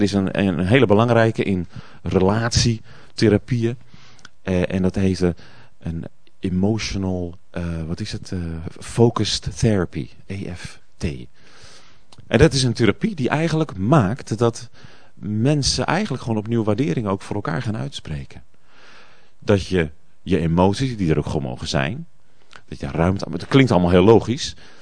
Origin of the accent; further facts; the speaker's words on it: Netherlands; en wij als Nederlanders zijn daar best heel sterk